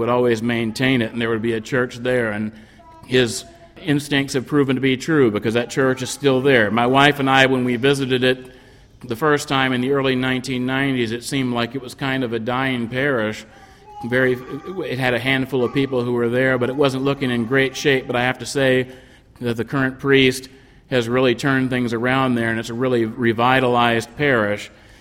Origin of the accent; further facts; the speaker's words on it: Texas, United States; But that doesn't change the fact that I'm a Texan.